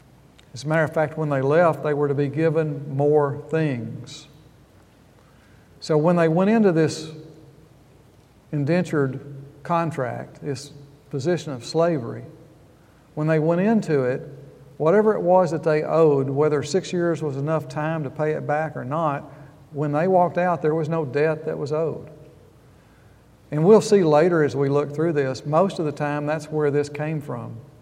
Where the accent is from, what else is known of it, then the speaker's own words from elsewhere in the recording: the South, United States; I'm sorry, centerpiece. I'm from the South. I don't pronounce T's very well.